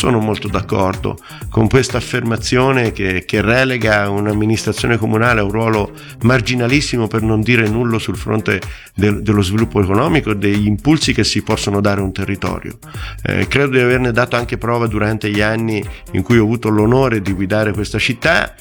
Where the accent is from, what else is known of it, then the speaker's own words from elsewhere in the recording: Gualdo Tadino, Umbria, Italy; E lo farò nei riguardi anche della città dalla quale provengo, di Gualdo